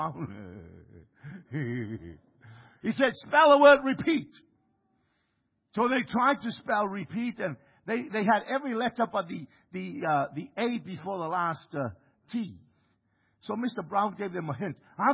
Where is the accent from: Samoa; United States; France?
Samoa; moved away; I come from Samoa. God preappointed me to be a Samoan. But God also had a plan to bring me here.